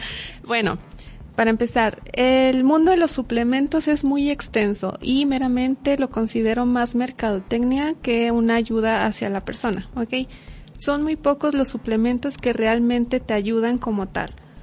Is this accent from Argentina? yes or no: no; Durango, Mexico; Y realmente nosotros como mexicanos o como duranguenses no tendemos a consumir tanto pescado.